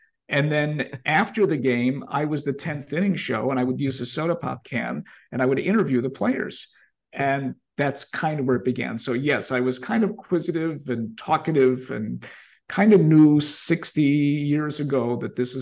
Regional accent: Chicago, Illinois, United States; When I was in kindergarten, growing up in Albany Park, the kindergarten teacher sent the grades and told my father and mother that I was a busybody.

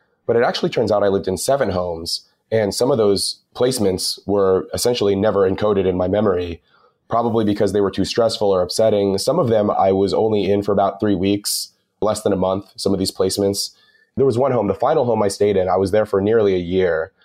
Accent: Los Angeles, California, United States; I was born in Los Angeles.

